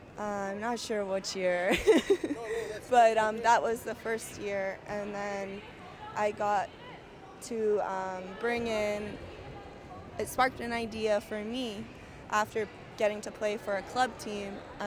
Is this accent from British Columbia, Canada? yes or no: yes; British Columbia, Canada; I'm from the Smilkameen, the lower Smilkameen in the Okanagan.